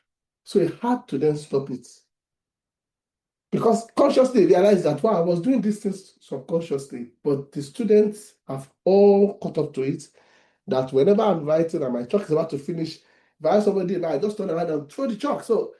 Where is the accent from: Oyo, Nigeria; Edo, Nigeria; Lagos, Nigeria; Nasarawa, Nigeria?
Oyo, Nigeria; Ibadan; what they will cook when I was growing up in the Ibadan.